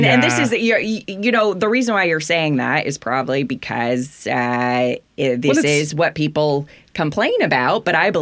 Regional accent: Milwaukee, Wisconsin, United States; also born or lived in Romania; I was raised in Milwaukee. I say I'm from Milwaukee.

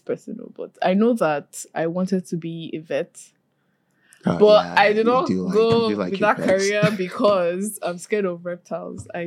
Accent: Nigeria; I'm Nigerian. It's inside somewhere.

